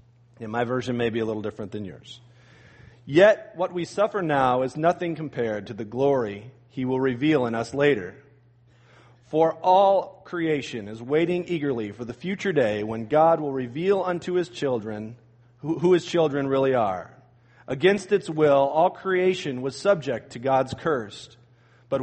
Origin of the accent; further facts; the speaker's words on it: Illinois, United States; I've used this illustration before, but I grew up in near Chicago, and same is true of any big city